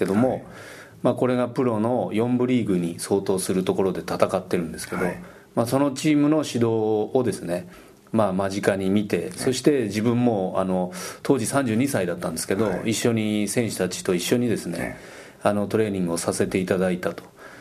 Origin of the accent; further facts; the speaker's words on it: Matsue, Shimane, Japan; 自分自身は島根県の松江市というところの出身なんで、